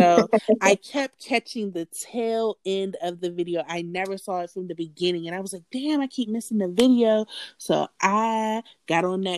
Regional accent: Maryland, United States; see, I grew up in Montgomery County, so we didn't have the box in Montgomery County, but it was a DC and a PG County thing

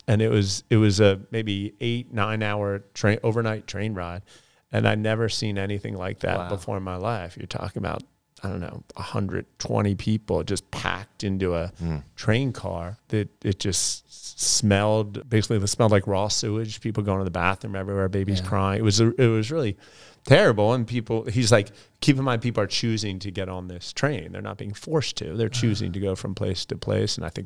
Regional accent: Delaware, United States; So I grew up in Delaware

